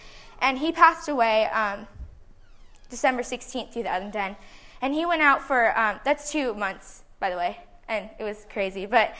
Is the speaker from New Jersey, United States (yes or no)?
no; Redwood City, California, United States; born there; I'm 13 years old, and I'm from here. And I was born in Redwood City